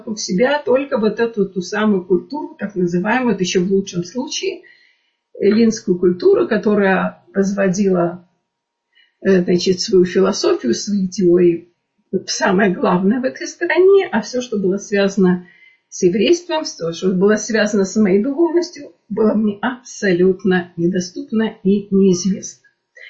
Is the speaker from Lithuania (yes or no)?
yes; Vilnius, Vilnius County, Lithuania; also born or lived in Moscow; мы переезжаем в Вильнюс, где я, в общем, я родом из Литвы, из Вильнюса, после военного, в котором уже была советская власть